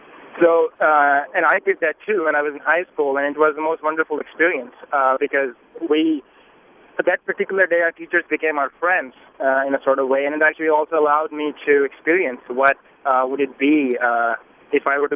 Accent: India; I'm from India.

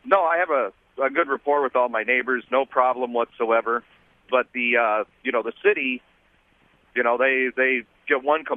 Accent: Appleton, Wisconsin, United States; Hi, I'm from Appleton.

